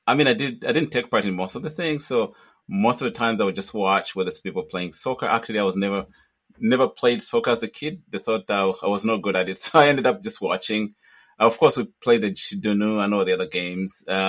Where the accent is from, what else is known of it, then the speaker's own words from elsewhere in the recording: Luanshya, Copperbelt, Zambia; born there; also born or lived in Patamato; And that's how I was born in Luanshya. I was not born in Patamato. I was born in Ron before. Then we moved. After that, we moved to Patamato. Yeah. I was born in Ron Hospital.